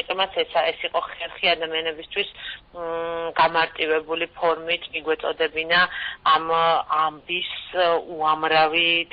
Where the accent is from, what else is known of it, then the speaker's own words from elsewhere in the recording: Sukhumi, Abkhazia, Georgia; moved away; მეც, რომელიც სოხუმიდან ვარ, დევნილი ვარ